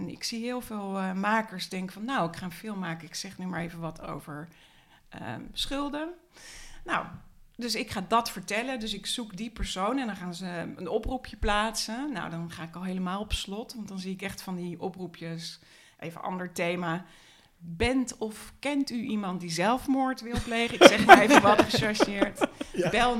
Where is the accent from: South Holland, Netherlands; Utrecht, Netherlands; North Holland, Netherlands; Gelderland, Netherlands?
South Holland, Netherlands; The Hague; Den Haag, bij gewoon een heel normaal gezinnetje. Heel saai, maar wel met een heel samengestelde familie.